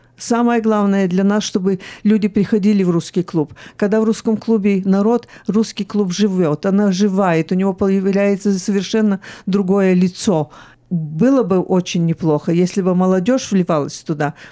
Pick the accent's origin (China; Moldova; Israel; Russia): China; Нет, я родилась в Китае. К сожалению, я могу сказать, что Китай все равно для меня остается родиной, потому что это место, где я провела свои беззаботные лучшие года.